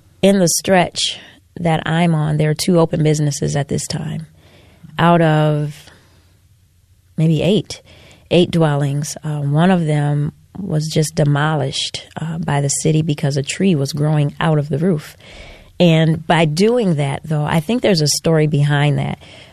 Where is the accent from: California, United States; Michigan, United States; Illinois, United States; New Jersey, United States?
Michigan, United States; Detroit; I wanted to bring that back to my hometown because it was something that I had never experienced. Coffee shops are now everywhere, and they are very popular, popping up in the city of Detroit.